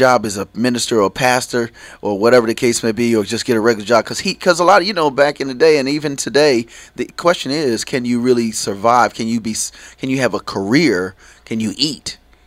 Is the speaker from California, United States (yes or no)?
no; New York, United States; I'm originally from New York. I shouldn't have made it out.